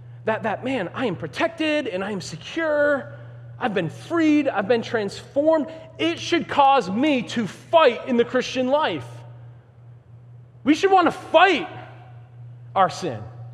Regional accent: Ireland; I'm Irish, man. I've been in fights.

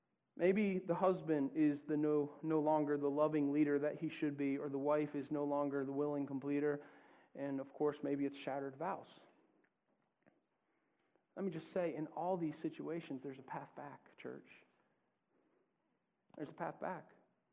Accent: Lowell, Massachusetts, United States; Grew up in Lowell, man. Irish Mickey Wood, you know? My hometown.

